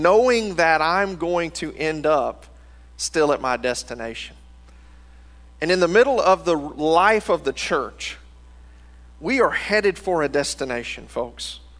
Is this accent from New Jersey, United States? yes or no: no; Louisiana, United States; moved away; Now, I grew up in Louisiana. If you're from Louisiana, you say it Louisiana, not Louisiana like you Texans say it. Louisiana is where I am from. And Louisiana, I've been living in Texas for 5 years.